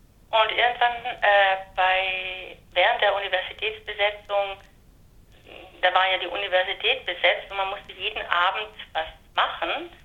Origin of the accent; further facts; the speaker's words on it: Italy; German is a second language; als ich in Bologna gelebt habe, ich komme ja aus Italien